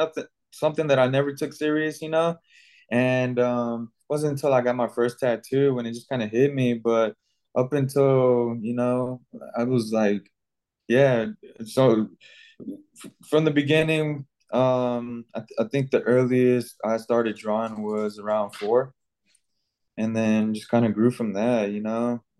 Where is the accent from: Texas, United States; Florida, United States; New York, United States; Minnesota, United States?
Texas, United States; Houston; now in Las Vegas, United States; I'm currently in Las Vegas, but I'm originally from Houston.